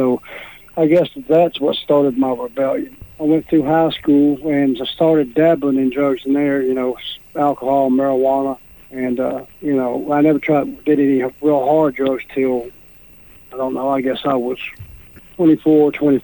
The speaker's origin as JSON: {"language": "English", "town": "Palestine", "region": "Texas", "country": "United States", "tie": "born or raised there", "also_born_or_lived": "Houston", "said": "I was born in Houston, Texas in 1972, and me and my parents moved from Houston to Palestine in, I want to say, 1979 or so."}